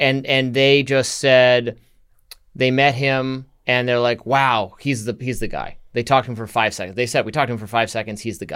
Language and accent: English; Michigan, United States; accent: Michigan; my Michigan accent comes out when I have to discuss him.